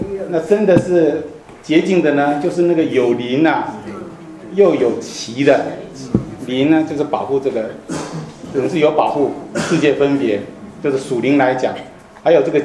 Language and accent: Chinese; China; 这个跟我们中国人的教训就很像